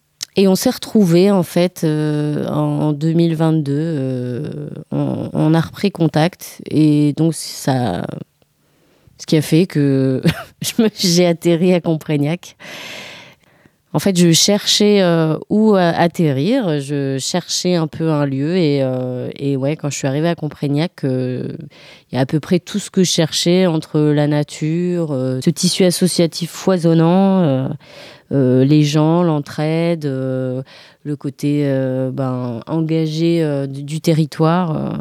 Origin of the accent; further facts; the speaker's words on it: northern France, France; moved away; also born or lived in Belgium; je suis restée 10 ans en Belgique au final, parce que je viens du nord de la France.